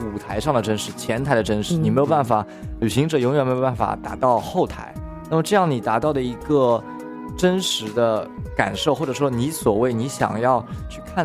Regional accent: Shanghai, China; 我是上海人，可能我已经很久没有去过东方明珠，也很久没有去过城隍庙了，

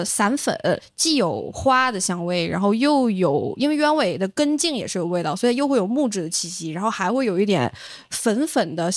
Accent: Northeast China, China; now in Changsha, China; 啊，对，我是东北人。

